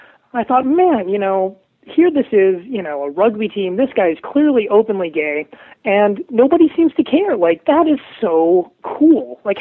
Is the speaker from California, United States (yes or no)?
yes; Berkeley, California, United States; Well, I grew up in Berkeley, California, and Northern California actually has quite a bit of rugby.